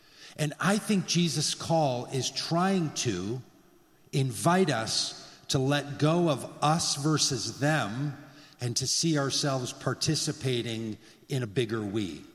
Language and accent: English; Minneapolis, Minnesota, United States; I mean, I am from Minnesota, after all. I know Lutherans, and I know Free Chu